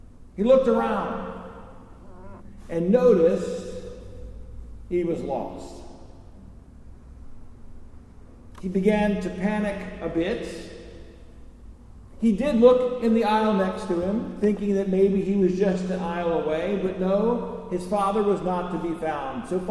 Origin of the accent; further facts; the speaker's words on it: Catonsville, Maryland, United States; I grew up in Catonsville on the west side of Baltimore at Emmanuel.